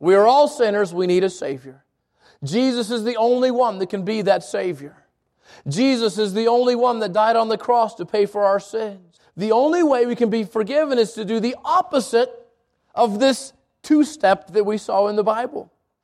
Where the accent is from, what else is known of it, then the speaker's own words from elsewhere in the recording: United States; Maybe thinking that because I'm an American, I'm